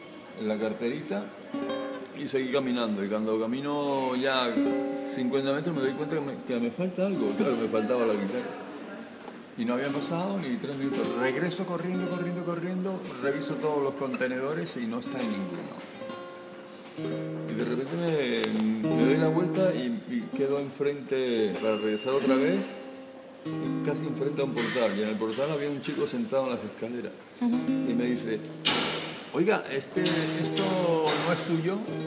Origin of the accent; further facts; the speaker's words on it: Cantabria, Spain; del 2004 a 2005 no estuve aquí, estuve en Cantabria, soy de Cantabria. Luego regresé en el 2005